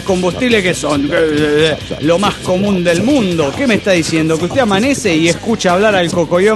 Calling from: Chiapas, Mexico; de Tula, Uter Chiapas, ahora en Guadalajara.

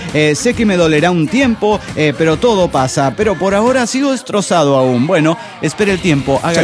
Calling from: Puno, Peru; de Puno, Perú.

